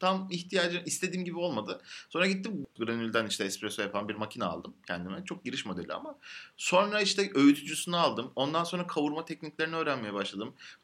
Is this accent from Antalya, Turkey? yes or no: yes; Antalya, Turkey; Şimdi ben Antalyalıyım.